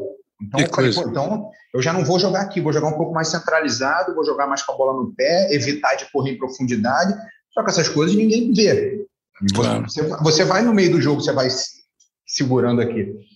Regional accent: Rio de Janeiro, Brazil; Cara, eu sou nascido e criado do lado do Maracanã, né? Eu sou da Tijuca, eu Maracanã andando, tá? 400 metros do Maracanã era onde eu morava.

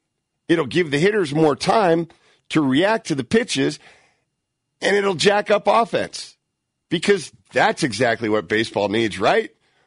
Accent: Redwood City, California, United States; I live in the Bay Area. I'm from the Bay Area. I root for the Bay Area.

